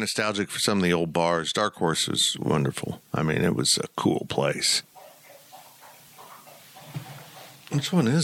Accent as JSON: {"language": "English", "town": "Salina", "region": "Kansas", "country": "United States", "tie": "born or raised there", "said": "I grew up in Salina. It was Knight Sporting Goods."}